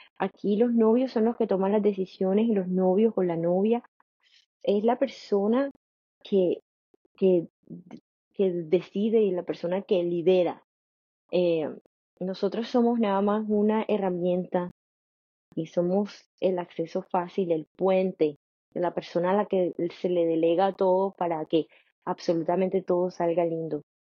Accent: Colombia; no Colombia, digamos. Voy a ser muy específica. De donde yo soy, donde yo nací.

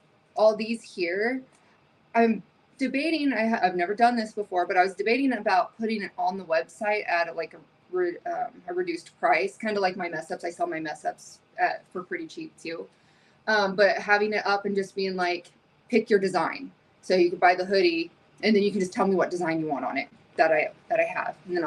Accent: Colorado, United States; So we're from Colorado. So when we drive home, we actually passed it

